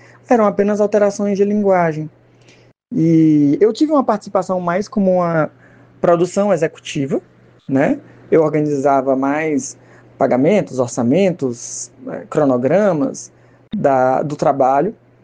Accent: Teresina, Piauí, Brazil; Eu sou de Teresina, do Piauí, no Nordeste.

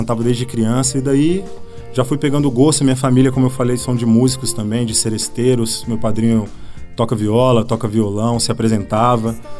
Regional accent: Brasília, Federal District, Brazil; Eu sou nascido aqui em Brasília, criado aqui, mas todo ano a gente ia pro Ceará.

